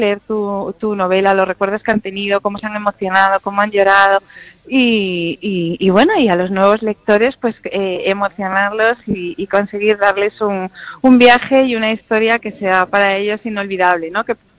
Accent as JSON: {"language": "Spanish", "region": "Asturias", "country": "Spain", "lives_now": "Madrid, Spain", "said": "luego me voy a mi tierra, Asturias, y saldré ya a terminar en Cantabria, que este año me apetecía volver a casa, a mi temperatura, al olor del mar y dejar Madrid atrás por unos días"}